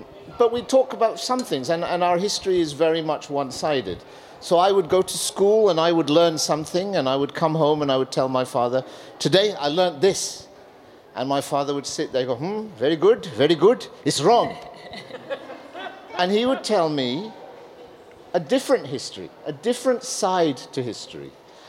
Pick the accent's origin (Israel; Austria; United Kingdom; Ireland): United Kingdom; growing up in Britain, I realized it was a search for my own identity. I am British, but like any minority